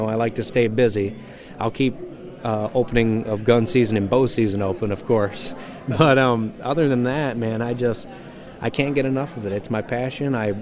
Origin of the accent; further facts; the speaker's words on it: Millington, Michigan, United States; So I'm from Millington, Michigan, way up in the north, and I get to Tennessee quite often to do my work, but I still live in Michigan.